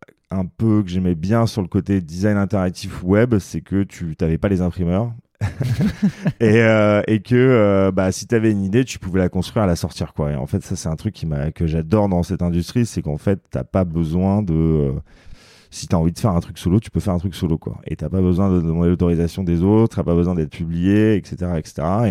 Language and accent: French; Paris, Île-de-France, France; moved away as an adult; now in Portugal; j'ai 35 ans. J'habite au Portugal en ce moment. Je viens de Paris à la base.